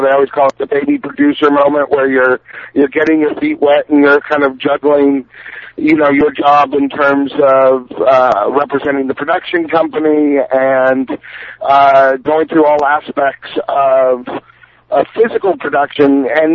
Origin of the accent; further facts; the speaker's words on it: Texas, United States; I grew up in Texas and really loved, you know, I just saw every movie.